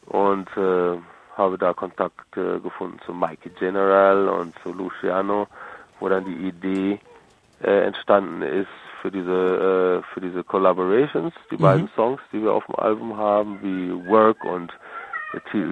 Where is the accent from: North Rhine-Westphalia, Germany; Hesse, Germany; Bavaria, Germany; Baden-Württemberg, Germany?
North Rhine-Westphalia, Germany; in der Nähe von Bielefeld, wo ich aufgewachsen bin